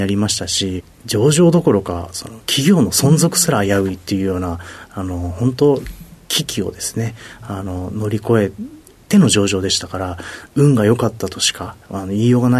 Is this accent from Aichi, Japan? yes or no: yes; Nagoya, Aichi, Japan; 出身は名古屋です。